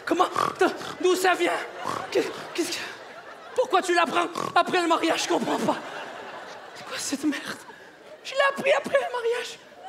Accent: Quebec, Canada; ma femme et moi, on est du Québec.

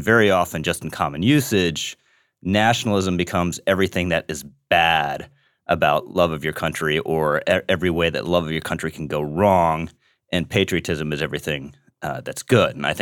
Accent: United States; being an American patriot and nationalist

